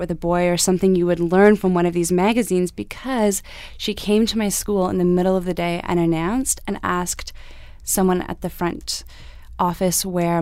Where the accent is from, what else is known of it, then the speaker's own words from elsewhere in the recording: Canada; I am Canadian.